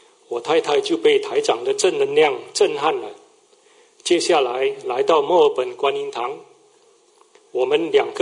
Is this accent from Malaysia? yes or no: yes; Malaysia; now in Melbourne, Australia; 我是墨尔本观音堂的同修，小时候在马来西亚就信佛